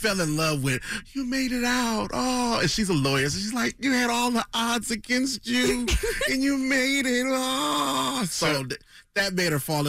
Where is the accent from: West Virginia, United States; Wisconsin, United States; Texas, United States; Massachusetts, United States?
Massachusetts, United States; Springfield; See, I'm from Springfield, Massachusetts, though, but I pay attention to the signs.